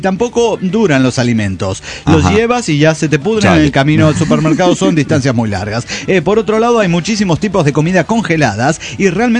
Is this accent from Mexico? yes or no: yes; Puerto Vallarta, Jalisco, Mexico; Pero yo vengo de Vallarta, donde en el transporte público llegaba como se le cantaba el culo al pecero.